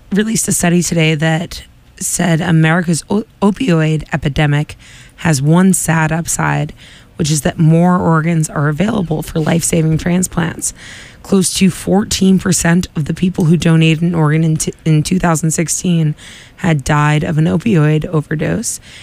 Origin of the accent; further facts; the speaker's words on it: Quincy, United States; I grew up in Quincy, I think 20 have died.